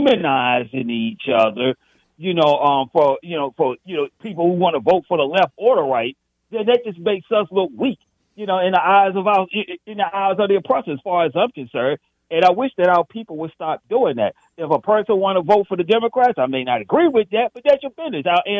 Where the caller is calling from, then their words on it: District of Columbia, United States; from the district.